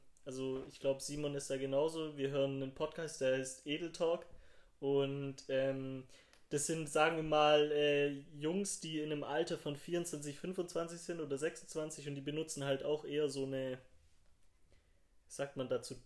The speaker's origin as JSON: {"language": "German", "town": "Leonberg", "region": "Baden-Württemberg", "country": "Germany", "said": "ich bin 20 Jahre alt. Und ich komme aus Leonberg."}